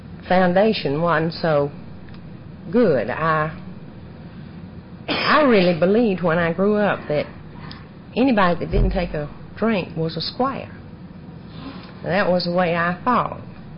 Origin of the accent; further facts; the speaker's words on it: Columbus, Ohio, United States; Well, I was born in Columbus 40-something years ago, and I grew up in a home where drinking was a way of life.